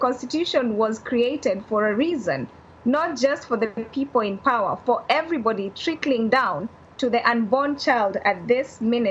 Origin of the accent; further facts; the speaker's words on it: Kenya; Proud of being a Kenyan? Absolutely.